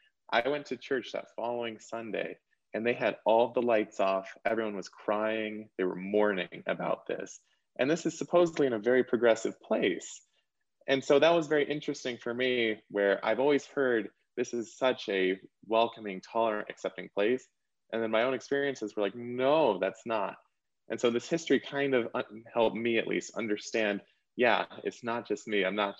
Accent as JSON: {"language": "English", "region": "Colorado", "country": "United States", "tie": "born or raised there", "said": "to learn about my own experiences as a queer person growing up in Boulder County, and then relating that to how the historical trends have been in this area."}